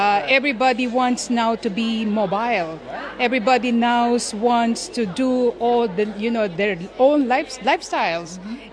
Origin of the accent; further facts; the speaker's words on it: Philippines; now in Thailand; I'm from the Philippines. Kind of complicated. I am from the Philippines, but living in Thailand for 21 years.